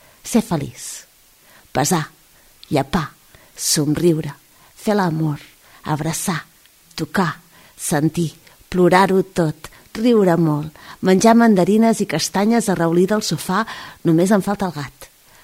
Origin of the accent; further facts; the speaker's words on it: Martorell, Catalonia, Spain; Tornant al principi, al meu barri natal de Martorell hi havia una acadèmia de dansa.